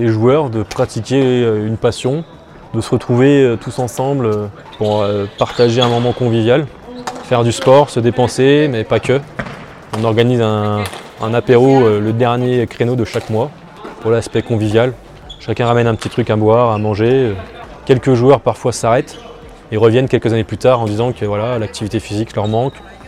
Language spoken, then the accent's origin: French; Magenta, Grand Est, France; also born or lived in Épernay; j'ai 35 ans, je suis né à Épernay et je vis à Magenta depuis que je suis petit.